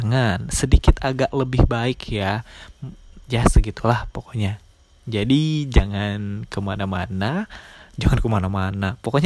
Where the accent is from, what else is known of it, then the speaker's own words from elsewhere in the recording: Bandung, West Java, Indonesia; also born or lived in Yogyakarta; now in Japan; Tapi aku yang dari pindahan dari Bandung ya, jadi aku tuh sekolah menengah atasnya di Bandung, yang terbiasa menggunakan bahasa Sunda.